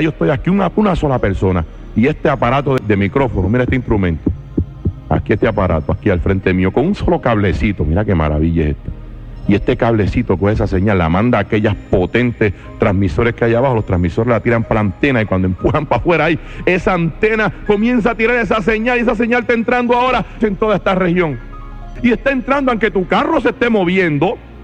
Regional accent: Carolina, Puerto Rico; tiene que ir a mi pueblo, a Carolina, tiene que meterse a la casa mía de tantas casas que hay en Carolina.

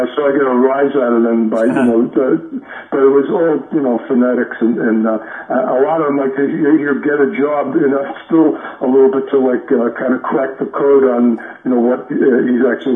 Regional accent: Flushing, New York, United States; born there; You know, no, I was born in Flushing Hospital, so I was further west, you know, down by Main Street

